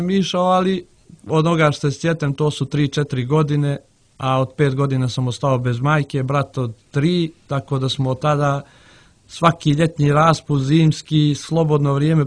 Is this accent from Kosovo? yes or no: yes; Jagoda, Peja District, Kosovo; also born or lived in Podgorica, Montenegro; ja sam rođen u Podgoricu, ali kao mali, ja i brat smo ostali smo bez majke i podizali su ne baba i djedu selu Jagoda, opština Klina, na 20 km od Peći.